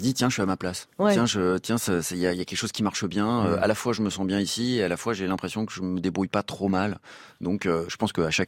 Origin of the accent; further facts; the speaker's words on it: Paris, Île-de-France, France; quand on a grandi à Montmartre, parce que c'est vraiment, quand j'y retourne, c'est mon village, quoi.